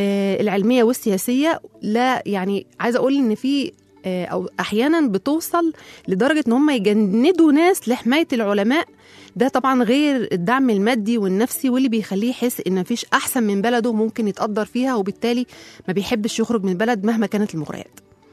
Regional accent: Egypt; ده مش موجود عندنا في مصر

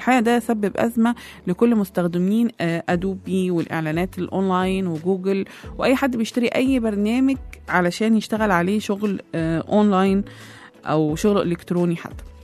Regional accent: Egypt; ويحمي بلدنا مصر

